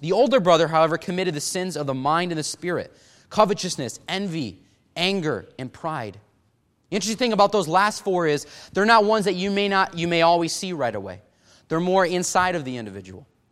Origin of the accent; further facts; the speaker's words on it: Illinois, United States; now in Washington, United States; in the state of Washington, back in my home state of Illinois